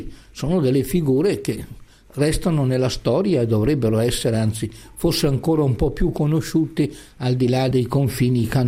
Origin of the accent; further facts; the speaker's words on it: Trieste, Friuli-Venezia Giulia, Italy; E su questo vengo proprio da Trieste